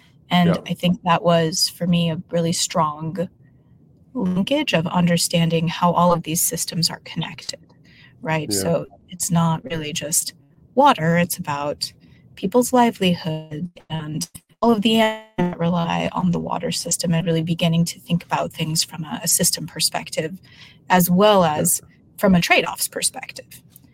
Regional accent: Denver, Colorado, United States; I briefly had a stint in a suburb of Denver, but born and raised in Denver.

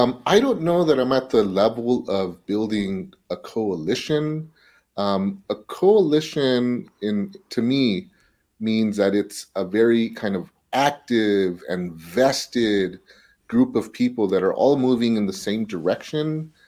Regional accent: South Gate, California, United States; growing up in Southgate, every single day when I walked out the door, I saw lots of cars.

